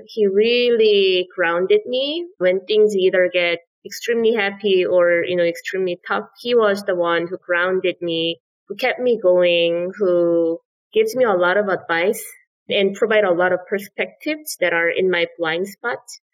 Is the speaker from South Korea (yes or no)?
yes; South Korea; Growing up in South Korea back in 1990s and 2000s, it wasn't necessarily an option to me.